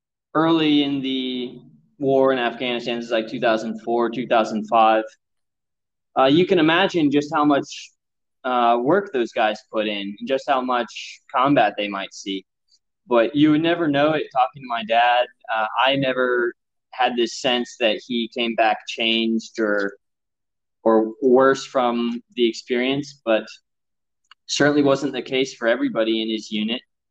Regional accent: Fort Rucker, Alabama, United States; born there; also born or lived in Germany; And in my case, I was born in Fort Rucker, Alabama, as my dad was going through flight school to fly AH-64 Apaches.

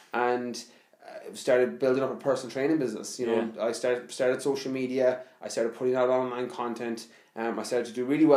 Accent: Ireland; but as an Irish person, one, you don't know the English curriculum

